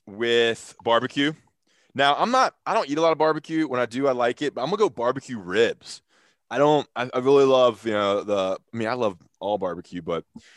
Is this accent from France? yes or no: no; the South, United States; I'm into food and I cook a lot and I'm from the South.